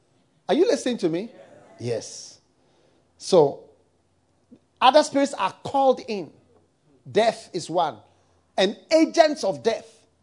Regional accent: United States; born there; I was born in America. I thank God I didn't go to university in America.

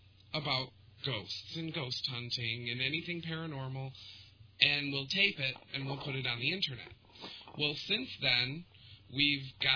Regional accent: Detroit, Michigan, United States; Born and raised in the Detroit area

